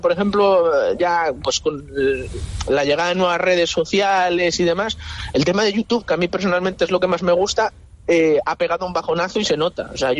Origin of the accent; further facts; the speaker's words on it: Ricobayo, Castile and León, Spain; Yo crecí pescando en Ricobayo y mi corazón tira hacia allí.